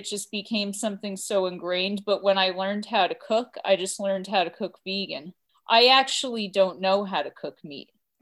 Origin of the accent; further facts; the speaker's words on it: New Jersey, United States; now in Long Island, United States; Well, today I'm living on Long Island. I'm originally from New Jersey.